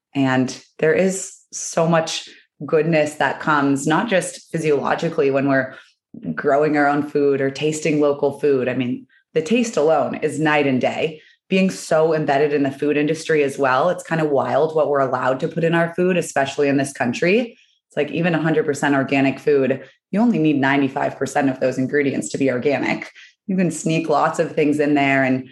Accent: Santa Barbara, California, United States; I grew up in Santa Barbara, California, which is just like total wealth and a really skewed perspective of how the rest of the world lives, and tried to get out from an early age.

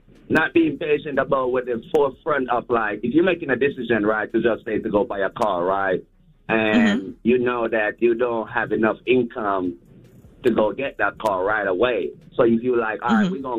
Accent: Kingston, Jamaica; I'm from Kingston, Jamaica. So, you know what I mean? I'm a global person.

